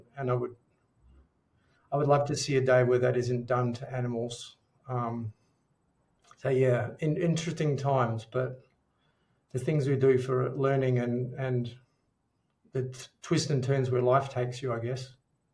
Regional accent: New Zealand; now in Melbourne, Australia; I grew up in New Zealand. I live in Melbourne, Australia now. I've lived in four countries and six or seven cities

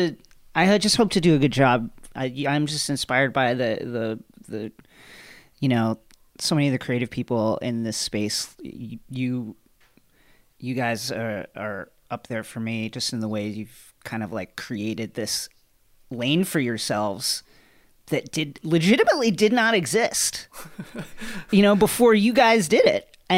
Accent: New York, United States; You know, he was my mayor. So that's, I'm from New York, mm-hmm.

